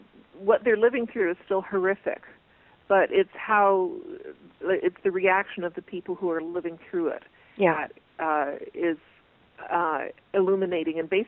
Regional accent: Brantford, Ontario, Canada; And she came to my hometown of Brantford, Ontario

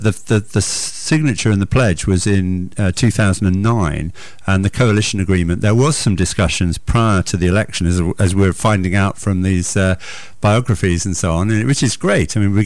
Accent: South Croydon, London, United Kingdom; I come from South Croydon, and the Conservatives always won there with a huge majority, about 20,000-30,000

